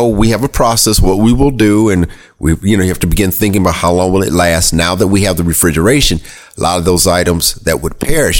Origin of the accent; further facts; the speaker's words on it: Ohio, United States; also born or lived in Michigan / Arizona; now in Tallahassee, United States; Well, I'm originally from Ohio.